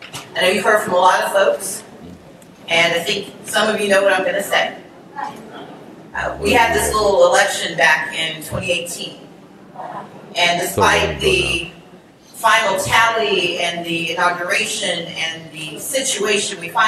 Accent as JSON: {"language": "English", "town": "Gulfport", "region": "Mississippi", "country": "United States", "said": "because I'm from Gulfport originally, so you're always Mayor"}